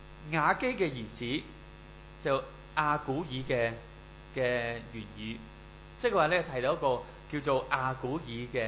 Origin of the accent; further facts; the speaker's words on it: Hong Kong; 好似我哋香港人好中意讲嗰个就叫发达